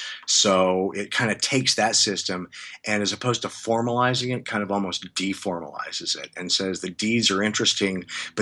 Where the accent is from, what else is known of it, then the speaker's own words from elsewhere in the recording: Colorado, United States; and I'm from Northern Colorado. My dad was a civil engineer at Colorado State University.